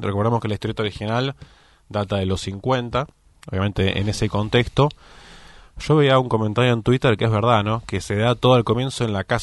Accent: San Martín, Buenos Aires Province, Argentina; yo soy de San Martín, pero igual veo las imágenes de Florida, Vicente López

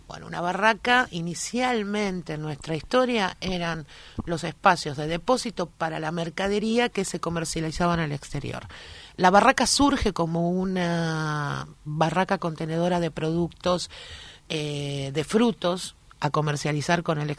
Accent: Buenos Aires, Argentina; born there; Yo nací en La Ribera, como dice el tango, vivo en el barrio de La Boca. Mirá, y trabajo en el barrio de La Boca.

